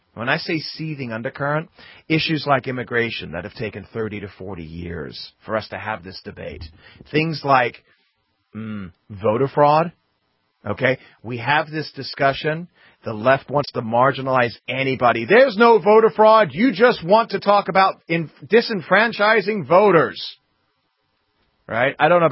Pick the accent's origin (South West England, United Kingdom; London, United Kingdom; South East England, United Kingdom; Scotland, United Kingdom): London, United Kingdom; But for those folks that don't know me, I'm originally from London, England. I grew up in a very tumultuous time for England.